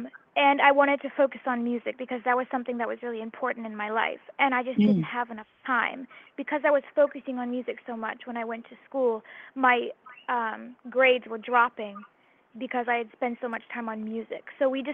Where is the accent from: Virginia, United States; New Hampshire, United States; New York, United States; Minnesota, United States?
Virginia, United States; Richmond; So I was born and raised in Virginia, Richmond, Virginia, and I have lived here for, I've lived in the neighborhood that I am in for about 10 years.